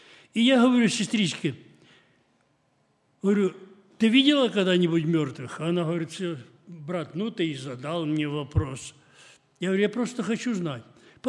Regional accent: Moldova; я сам с Молдавии

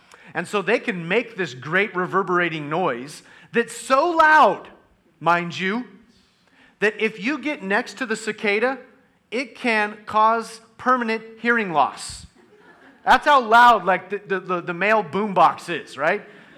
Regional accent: the South, United States; Oh, we're from the South, big deal, cicada.

